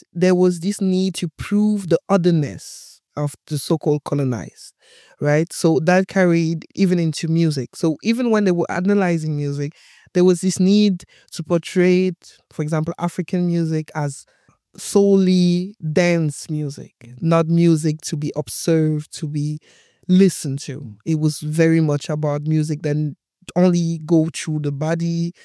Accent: Ingolstadt, Bavaria, Germany; So I grew up in Ingolstadt, and pre-social media, pre-internet, it was a different time. So I have to remind people, because growing up as a black girl in a village in Germany at that time

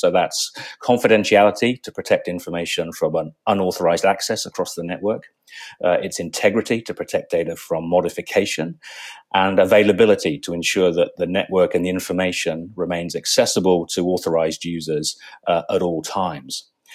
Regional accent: England, United Kingdom; moved away as an adult; now in Australia; I grew up in England and I studied electronic engineering.

